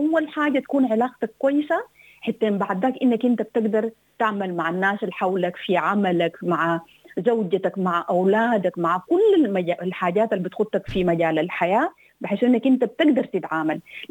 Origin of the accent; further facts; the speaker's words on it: Sudan; برجع وبقول إحنا كمجتمع سوداني لازم نفهم